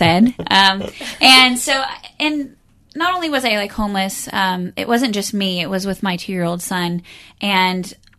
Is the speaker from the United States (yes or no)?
yes; Sacramento, California, United States; Yeah, so I came from Sacramento, and I was a homeless single mom.